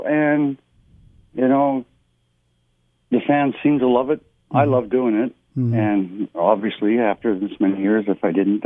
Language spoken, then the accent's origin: English; Canada; It's fun. It's upbeat, and it gives me the opportunity during the show as a Canadian singer songwriter to introduce a couple of my songs